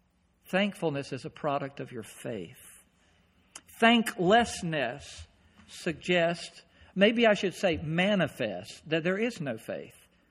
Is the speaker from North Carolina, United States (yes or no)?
yes; North Carolina, United States; moved away; also born or lived in Pennsylvania; I grew up in North Carolina. I moved to Pennsylvania. We were there for 20 years. And I can remember when I left, it was turmoil while I was in North Carolina.